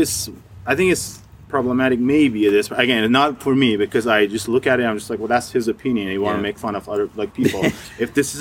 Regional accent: Iran; I'm from Iran. I was born in Iran

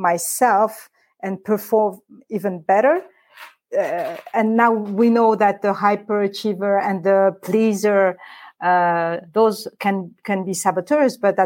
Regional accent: Paris, Île-de-France, France; from an Armenian family. So I'm an immigrant. I mean, you know, I was raised and born and raised in Paris, but my family, parents, both come from different part of the world.

